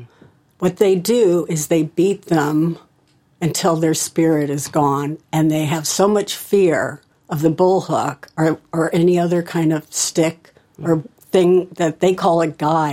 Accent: St. Louis, Missouri, United States; I grew up in St. Louis, and my parents were very much philanthropists, but for humans.

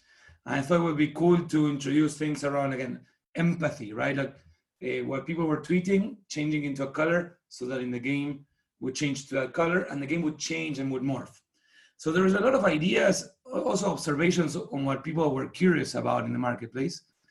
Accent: Argentina; English is a second language; moved away as an adult; now in California, United States; So the accent is not local from California. I'm from Argentina originally. I moved in 7 years ago.

